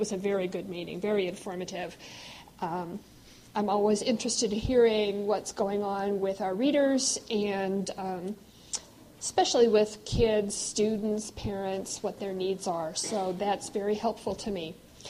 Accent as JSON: {"language": "English", "town": "Rock Island", "region": "Illinois", "country": "United States", "tie": "born or raised there", "said": "since Rock Island is my hometown and I grew up less than a mile from where we're standing"}